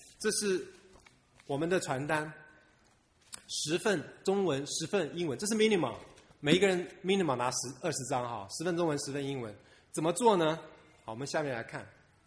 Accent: China; 我觉得哎，我们中国人实在是明光照耀哈

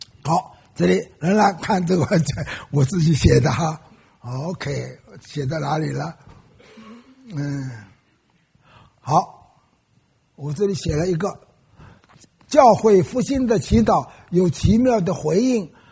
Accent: Wenzhou, Zhejiang, China; 我是温州人，温州是浙江省的一，温州府有六县

